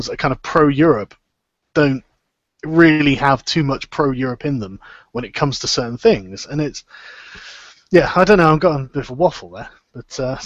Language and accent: English; England, United Kingdom; And it's not just because I'm English, but that is a large part of it.